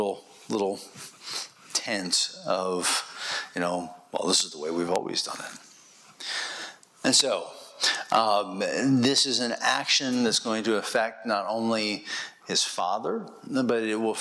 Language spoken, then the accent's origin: English; United States; You know, and growing up in America, we're kind of numbed to the idea of totem poles.